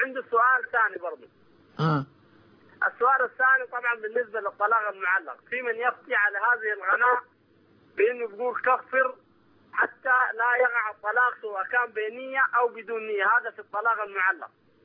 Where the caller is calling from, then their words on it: Sudan; احنا هنا عندنا في السودان عندنا تنقيب في الذهب عشوائي